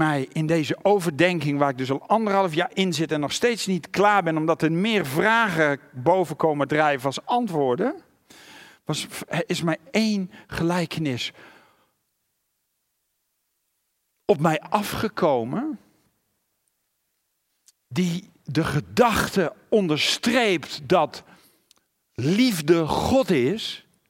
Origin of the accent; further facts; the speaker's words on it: Gelderland, Netherlands; Ik kom van de Veluwe, vind het belangrijk, de leer moet zuiver zijn.